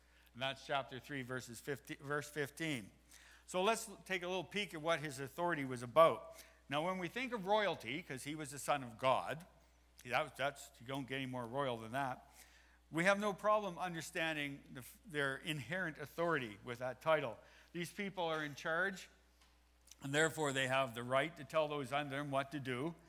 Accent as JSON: {"language": "English", "region": "East Coast", "country": "United States", "tie": "born or raised there", "said": "I grew up in the East Coast."}